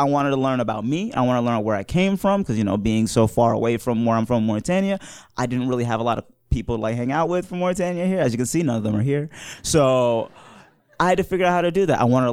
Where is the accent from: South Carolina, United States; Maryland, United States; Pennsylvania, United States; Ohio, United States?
Ohio, United States; Wooster; I was raised in Worcester, Ohio, and as you can see, I'm a Black African Muslim person, and that is very hard to do in Ohio.